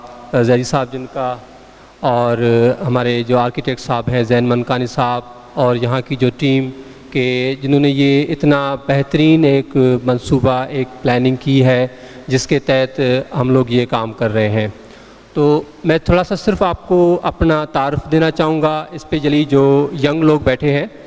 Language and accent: Urdu; Nasarpur, Sindh, Pakistan; میرا تعلق ہے حیدرآباد سے، کچھ آگے میرا ایک چھوٹا سا ٹاؤن ہے نصر پور کے نام سے، اور میرا تعلق اس فیملی سے ہے جس کاشیکاری کہتے ہیں،